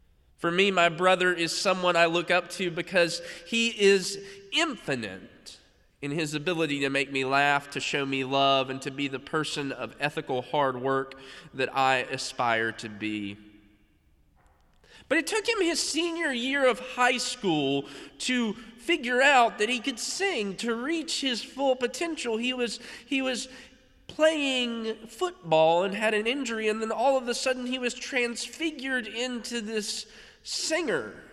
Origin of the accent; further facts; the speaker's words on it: North Carolina, United States; a conservatory in my home state